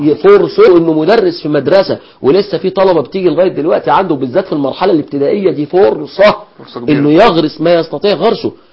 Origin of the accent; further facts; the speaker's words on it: Alexandria, Alexandria Governorate, Egypt; لو انا منش من مدينة المنصورة، انا من اسكندرية